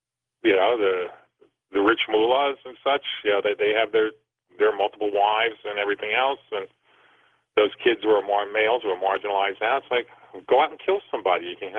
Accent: New Jersey, United States; Hey, I grew up in New Jersey.

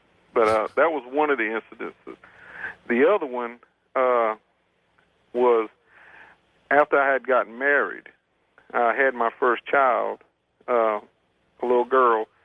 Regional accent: Florence, South Carolina, United States; I'm from Florence.

